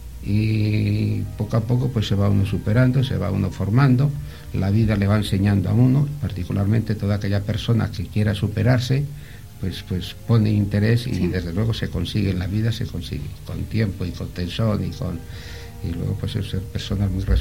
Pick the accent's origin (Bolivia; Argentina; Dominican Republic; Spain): Spain; Siete Villas, Cantabria; en realidad yo no soy de Laredo. Yo desciendo de un pueblo de aquí de la provincia, concretamente de Sietevillas.